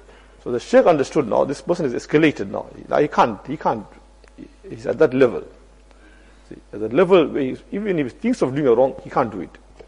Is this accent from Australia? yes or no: no; Moradabad, Uttar Pradesh, India; Because I come from Muradabad. So I'm murad.